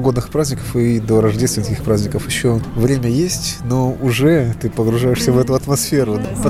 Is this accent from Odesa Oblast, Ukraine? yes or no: no; Donetsk, Donetsk Oblast, Ukraine; moved away; also born or lived in Kyiv; Из Киева. Ну, из Донецка вообще. Ну, вообще, последние несколько лет в Киеве жили.